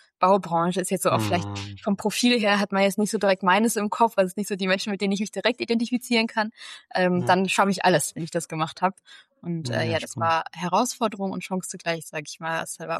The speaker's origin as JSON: {"language": "German", "town": "Bergisch Gladbach", "region": "North Rhine-Westphalia", "country": "Germany", "said": "ich bin 29 Jahre alt. Ich komme aus Köln, beziehungsweise Bergisch Gladbach, aber wohne jetzt wieder in Köln."}